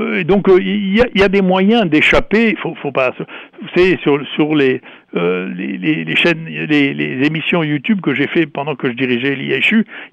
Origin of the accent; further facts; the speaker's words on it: France; Chez nous, en France, ils ne prenaient même pas des spécialistes.